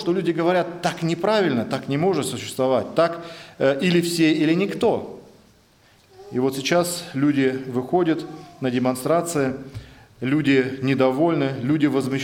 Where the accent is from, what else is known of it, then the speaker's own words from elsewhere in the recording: Siberia, Russia; Я сам из Сибири, и там бывало иногда такое, что лес горит.